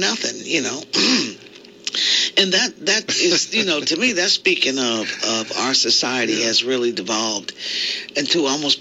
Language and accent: English; Kansas, United States; I'm from Kansas, for crying out loud.